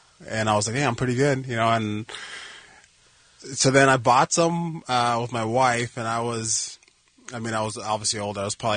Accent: Arizona, United States; now in San Jose, United States; since I've started fighting, I've lived in San Jose, and originally I'm from Arizona, so I would say my number one team is the Coyotes.

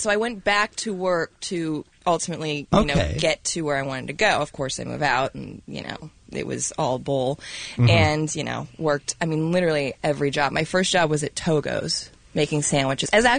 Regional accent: Toledo, Ohio, United States; I grew up in Toledo, Ohio.

